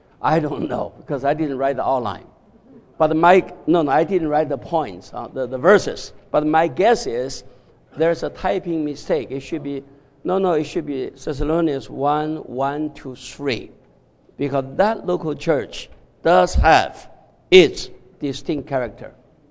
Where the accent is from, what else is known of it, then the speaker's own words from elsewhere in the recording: Cleveland, Ohio, United States; but I don't like to brag about it because I'm from Cleveland